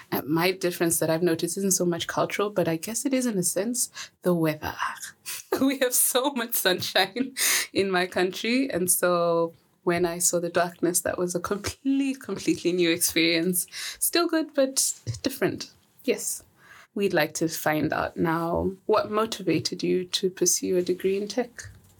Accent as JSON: {"language": "English", "country": "Zambia", "said": "and I am from Zambia."}